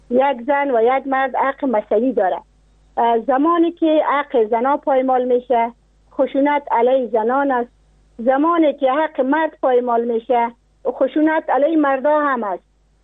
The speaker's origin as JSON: {"language": "Persian", "region": "Nimruz", "country": "Afghanistan", "said": "نه والله، در ولایت ما اوقدر اگر راست پرسان کنی بزن زیاد حق نداده."}